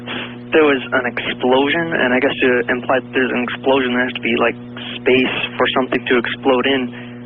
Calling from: Milwaukee, Wisconsin, United States; from Milwaukee, Wisconsin.

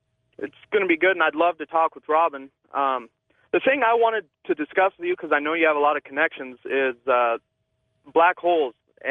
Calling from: Boulder, Colorado, United States; Hey, I'm calling from Boulder, Colorado.

